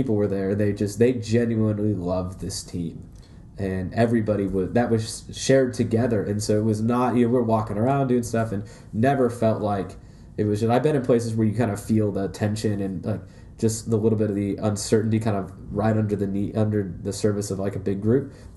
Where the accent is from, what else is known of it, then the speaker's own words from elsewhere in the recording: Indiana, United States; I'm originally from Indiana. I was living in Indiana when the Colts, under the glorious Peyton Manning, one. I'm from Indiana.